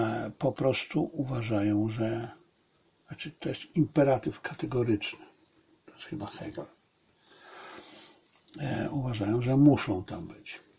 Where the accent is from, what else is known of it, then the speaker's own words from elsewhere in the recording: Zabrze, Silesian Voivodeship, Poland; born there; ja przecież nie urodziłem się w Bielczy, koło Tarnowa, urodziłem się w Zabrzu, ale nie urodziłem się we Lwowie.